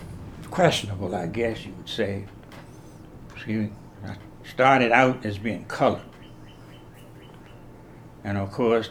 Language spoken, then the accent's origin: English; United States; born there; And since I was born in America, then American, I'm really an American, that's all.